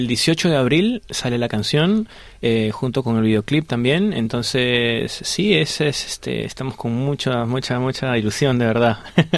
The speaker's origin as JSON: {"language": "Spanish", "country": "Peru", "said": "yo soy de Perú."}